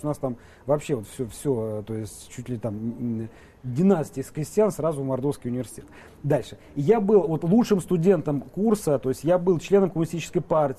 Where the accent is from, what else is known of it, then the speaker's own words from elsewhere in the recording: Seven, Mordovia, Russia; also born or lived in Saransk; Но мои родители происходят из села Севень Краснослободского района, оба родителя, и свое детство я провел в деревне.